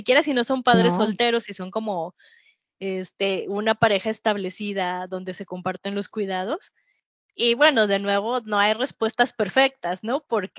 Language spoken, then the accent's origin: Spanish; Mexico; Culturalmente, como mexicanos, tenemos esta idea de la mamá